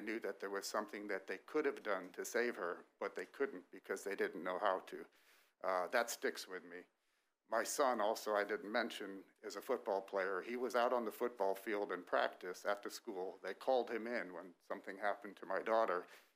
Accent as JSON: {"language": "English", "town": "Ormond Beach", "region": "Florida", "country": "United States", "said": "I'm from Ormond Beach, Florida, almost a neighbor of Representative Fedoroff."}